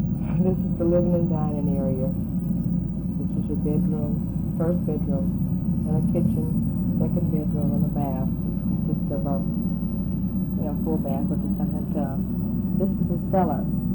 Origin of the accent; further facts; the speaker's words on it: Hattiesburg, Mississippi, United States; born there; From birth, I was born in Hattiesburg because my mother was staying there.